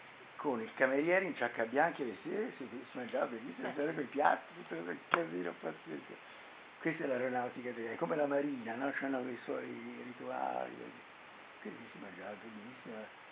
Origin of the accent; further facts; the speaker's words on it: Livorno, Tuscany, Italy; born there; sono nato a Livorno che era sede dell'Accademia Navale